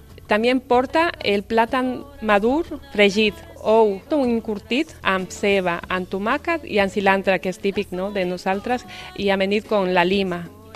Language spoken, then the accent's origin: Catalan; Ecuador; now in Barcelona, Spain; soc de l'Equador. Fa 23 anys que visc a Barcelona.